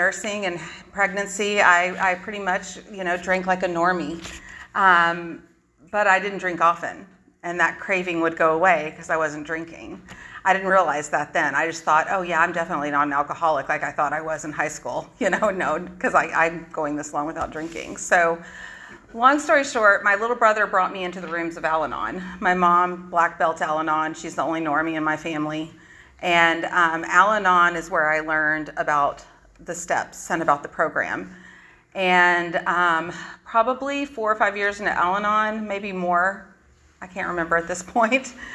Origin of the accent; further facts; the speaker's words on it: San Angelo, Texas, United States; accent: Texas twang; I am from West Texas, a little town called San Angelo. If you're from there, it's one word, San Angelo. And I try really hard not to sound like I'm from Texas, but when I talk about it, it tends to come out. So you'll probably hear a little twang.